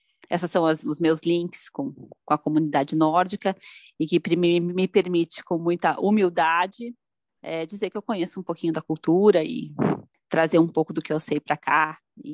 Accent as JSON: {"language": "Portuguese", "town": "Curitiba", "region": "Paraná", "country": "Brazil", "said": "Eu sou de Curitiba, né? Eu não comentei isso no começo."}